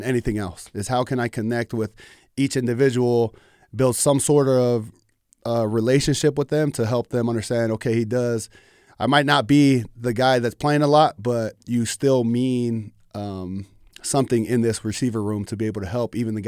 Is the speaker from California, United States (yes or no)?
yes; Anaheim, California, United States; also born or lived in Santa Ana; we grew up in Anaheim, California. My junior or senior year, we ended up moving to Santa Ana, California, which is about 10 minutes away, so still in Orange County.